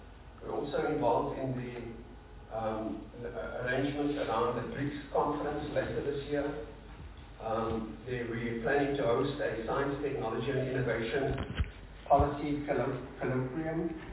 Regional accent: South Africa; I must say I was extremely proud as a South African to be sitting here

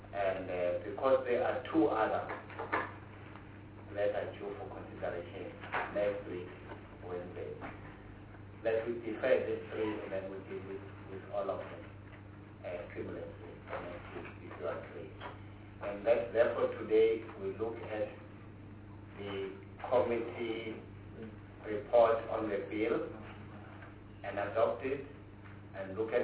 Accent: Mpumalanga, South Africa; I'm the chair of the committee. I come from Mpumalanga.

